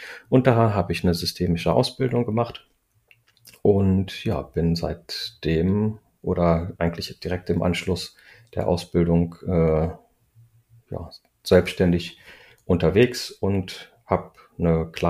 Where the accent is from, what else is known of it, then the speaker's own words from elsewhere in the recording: North Rhine-Westphalia, Germany; born there; now in Hamburg, Germany; Ich komme gebürtig aus dem Münsterland, lebe jetzt seit fast 20 Jahren immer wieder mit Unterbrechungen in Hamburg.